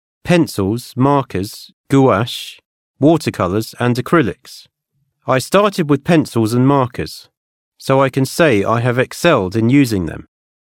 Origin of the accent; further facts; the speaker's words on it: Birmingham, West Midlands, United Kingdom; Well, I grew up in Birmingham, in the UK